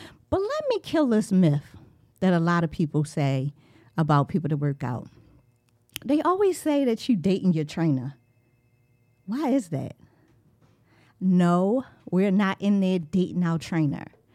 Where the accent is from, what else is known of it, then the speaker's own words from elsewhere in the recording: Baltimore, Maryland, United States; And I'm from Northeast Baltimore.